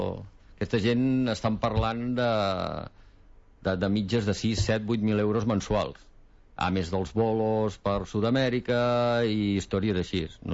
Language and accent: Catalan; Catalonia, Spain; nosaltres evidentment som catalans i el nostre castellà és un castellà d'aquell típic de Salamanca, no? O sigui, la gent es fot un fart de riure amb el nostre castellà perquè no en sabem gaire de parlar en castellà. Nosaltres som d'aquí.